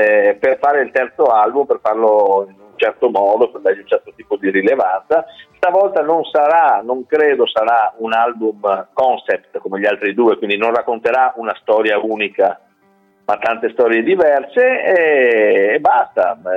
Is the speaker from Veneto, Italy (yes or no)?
yes; Padua, Veneto, Italy; Noi siamo di Padova.